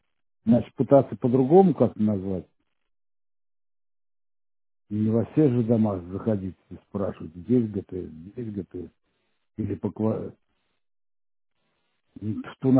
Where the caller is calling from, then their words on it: Suida, Leningrad Oblast, Russia; Я из Суйды Гатчинского района.